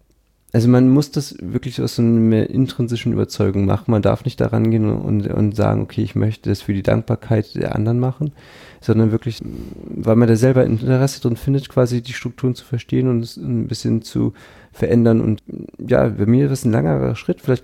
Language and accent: German; Pinneberg, Schleswig-Holstein, Germany; Ja, ich komme ja aus Pinneberg, also bin ich geboren nördlich von Hamburg, das ist vielleicht so 20 Minuten nördlich, nordwestlich.